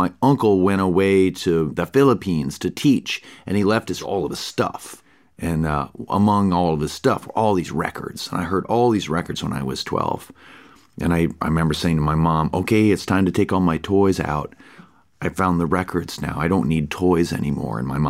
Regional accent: Virginia, United States; And I loved all that 90s country stuff, too, growing up in the Shenandoah Valley, because that's all I heard.

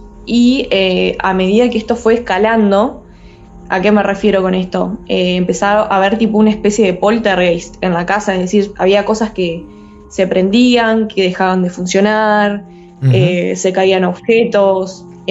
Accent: Entre Ríos, Argentina; now in Rosario, Argentina; soy de Entre Ríos, vivo ahí, digamos, pero por, digamos, cuestiones de estudio, estoy viviendo ahora en Rosario, ¿no?

